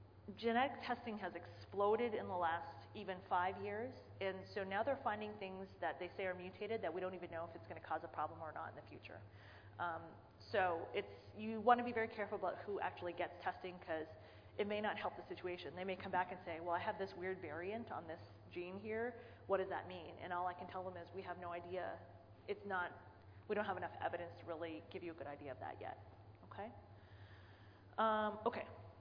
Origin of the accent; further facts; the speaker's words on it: Canada; I'm from Canada, but not the French part.